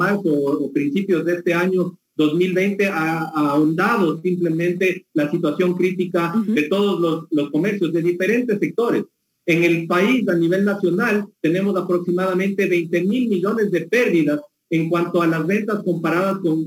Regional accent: Quito, Pichincha, Ecuador

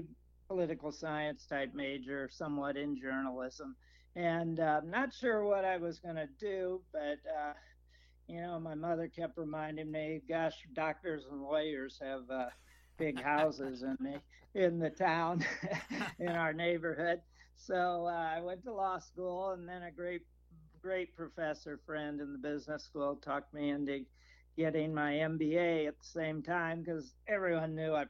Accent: Muncie, Indiana, United States; also born or lived in Dallas, Texas; I was born in Dallas, Texas. Unlike much of the country, we headed north when I was 2 and a half, I guess, and grew up in Muncie, Indiana, and which has been labeled Middletown America historically.

